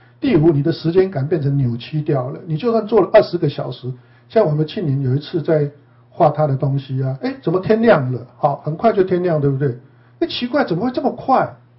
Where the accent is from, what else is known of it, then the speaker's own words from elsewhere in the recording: Luodong, Yilan County, Taiwan; 在我们乡下罗东啊